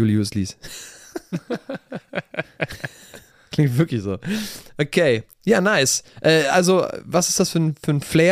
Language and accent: German; Brazil; als Brasilianer